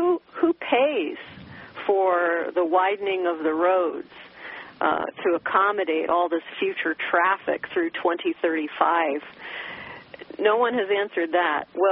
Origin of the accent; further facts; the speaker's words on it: Siesta Key, Florida, United States; I grew up on Siesta Key.